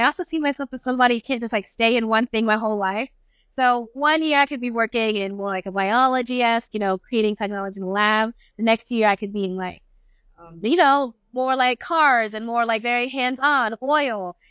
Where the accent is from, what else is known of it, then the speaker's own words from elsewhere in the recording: Houston, Texas, United States; I'm from Houston, Texas, so I plan to stay on Texas at least for my undergrad